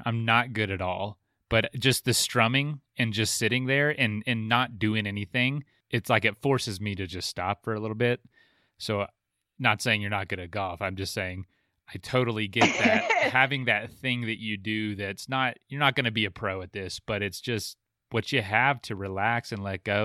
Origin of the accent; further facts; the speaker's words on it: Florida, United States; From what I know, growing up in Florida, you can do that till you're pretty old.